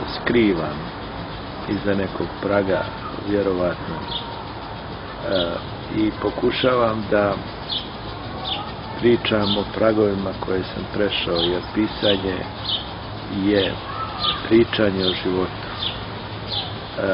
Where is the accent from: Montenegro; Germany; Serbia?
Serbia; u nekom smislu kao Srbin